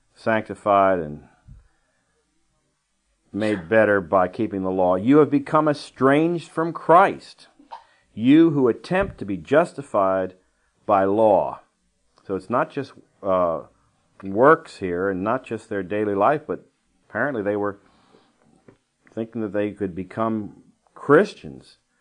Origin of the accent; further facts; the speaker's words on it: Washington, District of Columbia, United States; but I was raised in Washington, D.C., so I can say this and speak from experience.